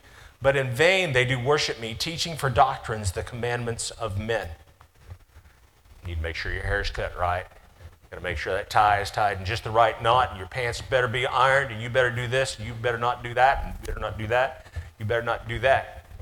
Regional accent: West Virginia, United States; I'm from West Virginia, but I don't have a Southern accent per se. People around here, they say that I'm a Yankee because I don't sound like I'm Southern.

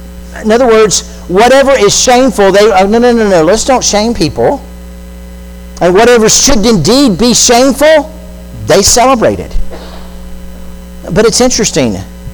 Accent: Florida, United States; I grew up in South Florida

